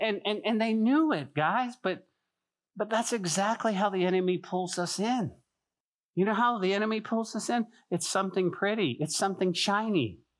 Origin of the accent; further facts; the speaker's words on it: Santa Fe, New Mexico, United States; growing up in Santa Fe and in the mountains, we would go fishing and we'd find these great little creeks